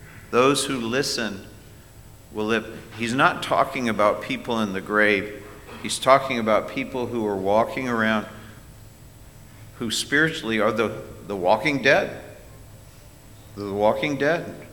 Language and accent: English; Tampa, Florida, United States; I grew up in Tampa